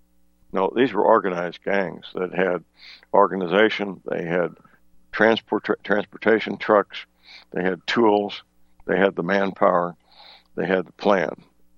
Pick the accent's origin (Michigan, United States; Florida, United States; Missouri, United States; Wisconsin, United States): Missouri, United States; St. Louis; Now, my hometown, St. Louis, has become a blue city, unfortunately, over the years.